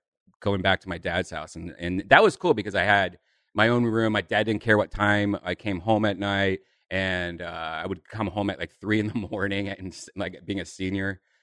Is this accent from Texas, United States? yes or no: no; Columbus, Ohio, United States; But, it was cool growing up in Columbus because we were a test market city.